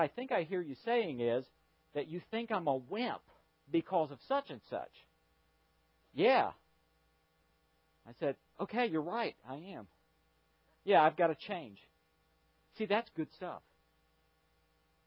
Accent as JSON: {"language": "English", "country": "Ireland", "said": "No insults to Germans. I know I'm Irish."}